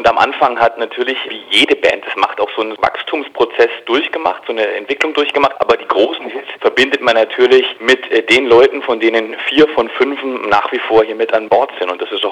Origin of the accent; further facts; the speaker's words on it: Bayreuth, Bavaria, Germany; born there; da ich gebürtiger Bayreuther bin